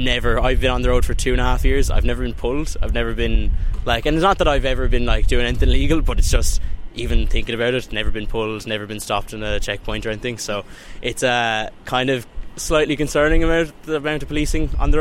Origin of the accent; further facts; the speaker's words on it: Munster, Ireland; I'm from Clare